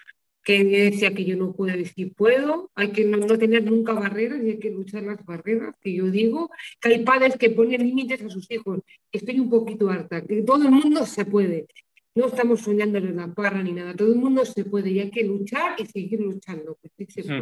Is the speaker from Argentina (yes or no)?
no; Cuzcurrita de Río Tirón, La Rioja, Spain; Pues las favoritas son las viñas de mi pueblo, que yo dibujo, que me gustan las viñas de mi pueblo.